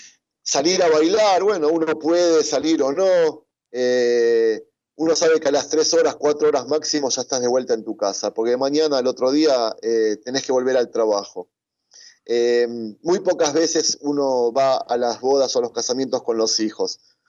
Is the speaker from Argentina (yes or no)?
yes; Argentina; born there; Yo me acuerdo que en Argentina, en el país donde yo nací, las fiestas que siempre iba